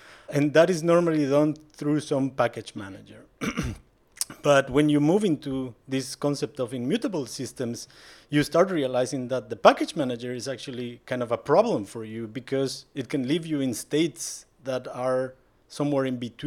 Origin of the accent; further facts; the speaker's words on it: Guatemala; now in Belgium; I am originally from Guatemala, but I'm living in Belgium